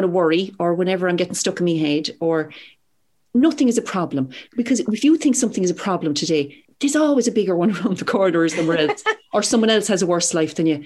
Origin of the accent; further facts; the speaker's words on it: Whitechurch, Munster, Ireland; I'm from Whitechurch near Blarney in Cork.